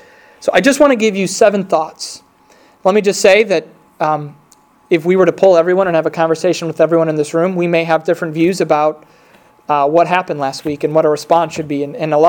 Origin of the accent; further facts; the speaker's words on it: United States; there's a sense in which I'm from America. I care about my fellow citizens.